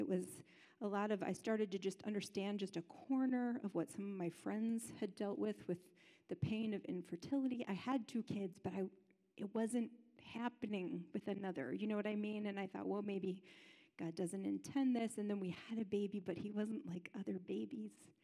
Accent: Columbus, Ohio, United States; also born or lived in New York; I said that. I'm from Columbus, Ohio, but I used to be an opera singer in New York.

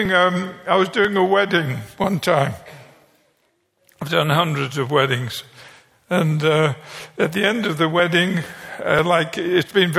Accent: United Kingdom; I'm British.

